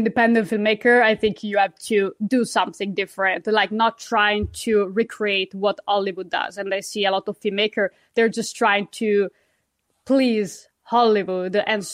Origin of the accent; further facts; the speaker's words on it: Italy; English is a second language; now in United States; And I'm Italian, so I'm an immigrant here. So I get to see, I grew up in Europe, obviously in Italy, and I come to this country